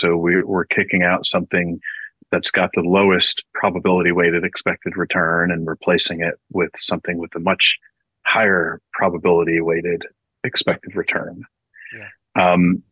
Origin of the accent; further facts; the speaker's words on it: New Jersey, United States; So I grew up in the Northeast. You know, why some Italian kid from New Jersey was a good fit for this